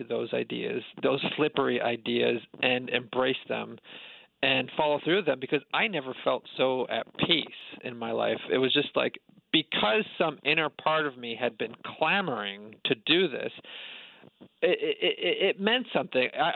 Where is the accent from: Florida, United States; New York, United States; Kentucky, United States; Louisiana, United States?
New York, United States; I'm a suburbanite from New York. That's where I grew up, and I'd never even, you know, touched a cow.